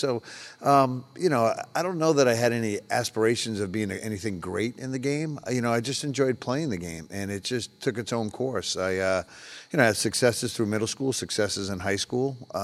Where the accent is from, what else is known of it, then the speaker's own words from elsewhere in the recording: New York, United States; moved away as an adult; So growing up in New York, primarily, until I was about 18 years old, you know, played ice hockey and, you know, football